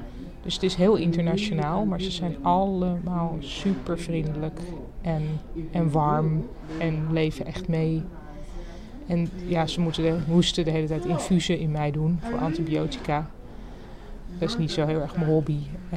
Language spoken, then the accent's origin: Dutch; Amsterdam, North Holland, Netherlands; Toen zei hij, waar kom je vandaan? En toen dacht ik, ik moet misschien niet meer zeggen Amsterdam.